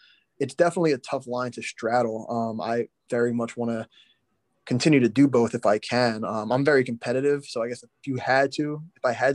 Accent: Philadelphia, Pennsylvania, United States; actually made the Final Four of the Madden Club Championship last year for the Philadelphia Eagles Club, my hometown

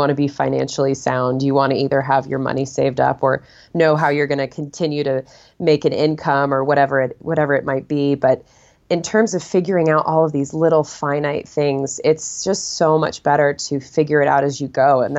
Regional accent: Connecticut, United States; moved away as an adult; So my husband and I are actually both from the East Coast originally. We grew up in Connecticut, which is a far cry from where we live now.

